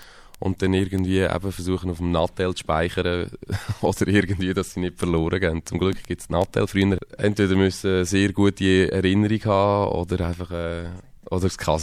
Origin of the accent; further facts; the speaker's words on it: Spain; Also ich bin ja Spanier und bei uns daheim ist halt auch viel spanische Musik gelaufen, sei es jetzt Flamenco oder spanischer Pop.